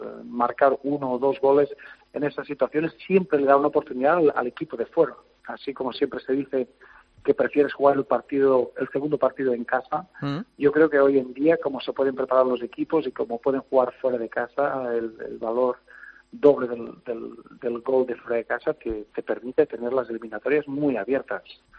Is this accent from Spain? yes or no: yes; Balaguer, Catalonia, Spain; moved away as an adult; also born or lived in Zaragoza; salí muy jovencito de España, eso sí que es verdad, pero hace muchos años que me fui de Zaragoza y de mi ciudad natal en Balaguer